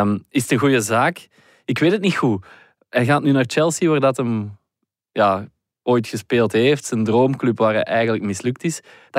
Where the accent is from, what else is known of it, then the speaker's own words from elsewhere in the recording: Belgium; Het is iets waarmee wij als Belgen ons op de borst kloppen